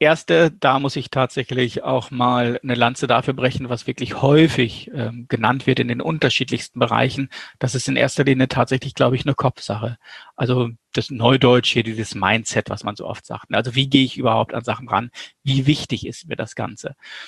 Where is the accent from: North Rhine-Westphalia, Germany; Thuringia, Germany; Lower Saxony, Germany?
North Rhine-Westphalia, Germany; ich komme aus Westfalen